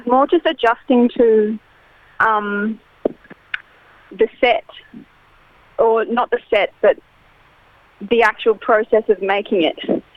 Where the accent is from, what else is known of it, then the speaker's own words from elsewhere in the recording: Brisbane, Queensland, Australia; I'm 19. And I'm from Brisbane in Australia